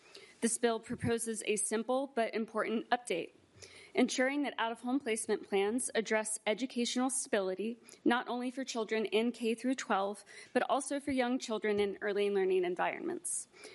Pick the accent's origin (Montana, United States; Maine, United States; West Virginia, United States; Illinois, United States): West Virginia, United States; teenager, I was in the foster care system and later became a kinship guardian for my little sister in my home state of West Virginia.